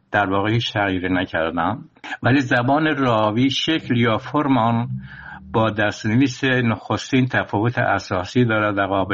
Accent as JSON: {"language": "Persian", "region": "Khorasan", "country": "Iran", "accent": "Khorasani", "first_language": "Khorasani", "moved": "as an adult", "said": "زبان مادری من خراسانی است، باز هم به گمان خودم از آنجا که پیش از جلای وطن زبان و نثر من هویت و تشخص پیدا کرده بود"}